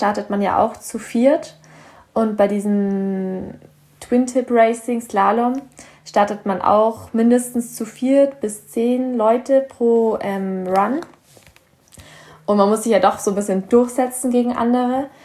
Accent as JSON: {"language": "German", "region": "Bavaria", "country": "Germany", "said": "ich komme hier aus Bayern"}